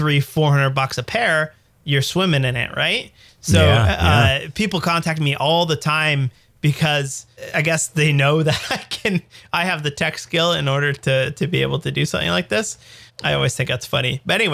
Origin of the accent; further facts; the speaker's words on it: Canada; why would you need to buy US postage as a Canadian, right?